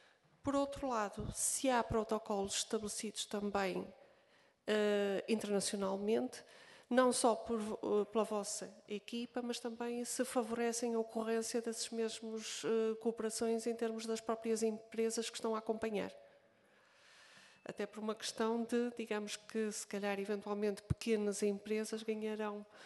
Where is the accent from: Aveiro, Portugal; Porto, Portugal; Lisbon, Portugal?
Porto, Portugal; eu sou do distrito do Porto, portanto, e passei também em algumas fases da minha vida académica também por Braga, pelo Minho